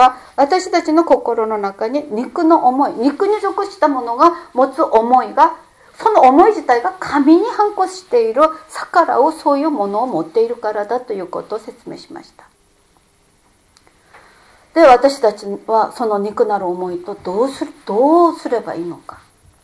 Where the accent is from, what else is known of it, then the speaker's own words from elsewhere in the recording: South Korea; Japanese is a second language; moved away; also born or lived in Japan / United States; 私が韓国で生まれ育ち、また日本で生活し、アメリカで生活して、